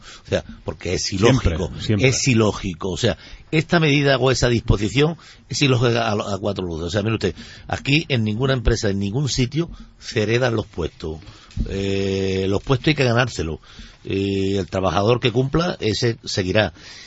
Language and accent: Spanish; Málaga, Andalusia, Spain; nadie se me considere tonto como malagueño